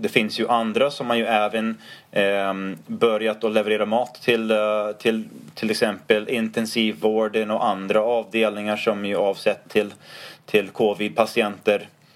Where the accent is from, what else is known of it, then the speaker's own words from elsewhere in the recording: United States; Swedish is a second language; moved away as an adult; now in Sweden; Jag växte upp, jag har mina rötter. Både barndom, tonåren och så några universitetsstudieår i Amerika.